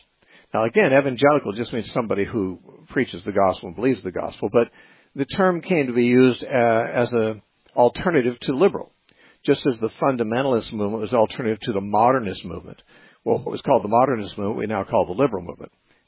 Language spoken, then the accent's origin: English; United States; I'm an American and I'm an evangelical.